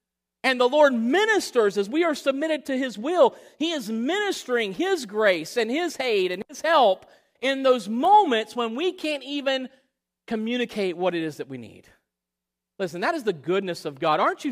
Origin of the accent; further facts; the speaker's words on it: Florida, United States; We had no AC at the house growing up in Florida, played outside all the time